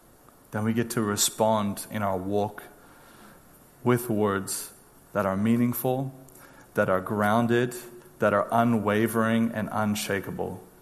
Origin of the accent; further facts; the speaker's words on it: California, United States; I, you know, growing up in Orange County, was one of the things that I often believed as well